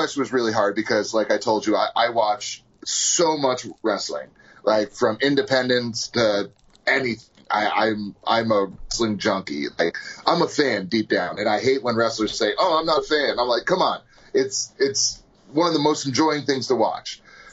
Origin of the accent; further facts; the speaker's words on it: New York, United States; Even though this was 96, it was still, like, that was what was on TV, because I'm from New York, so that they dominated the North in television programming.